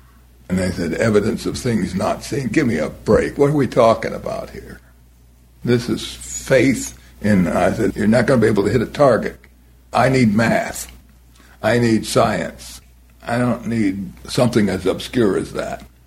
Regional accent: Illinois, United States; And then I got out and went to Illinois Wesleyan University in my hometown, pre-med, because I wanted to do something useful.

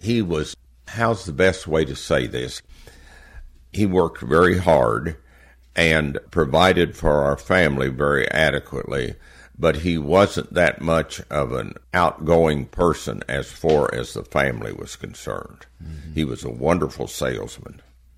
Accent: Ponca City, Oklahoma, United States; Of course, I was familiar with the land run because of growing up in Ponca.

